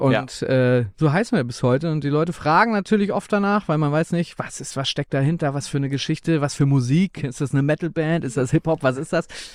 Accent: Niebüll, Schleswig-Holstein, Germany; born there; now in Hamburg, Germany; sind ja jetzt seit auch fast 10 Jahren in Hamburg. Von daher freuen wir uns immer, wenn wir wieder im Norden sind. Kommen ja gebürtig aus Niebel und Umgebung.

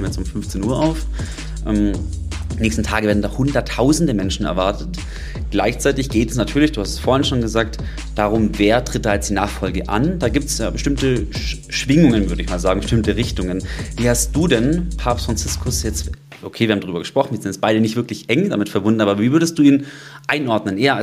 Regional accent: Kempten, Bavaria, Germany; katholisch getauft gewesen. Ich bin aus der Kirche ausgetreten vor einiger Zeit. Allerdings bin ich eben auch im erzkonservativen Bayern, sage ich mal, aufgewachsen, bei uns im Allgäu, wo schon auch die katholische Kirche eine gewisse ja, Rolle hat. Auch die evangelische, gerade in Kempten bei uns

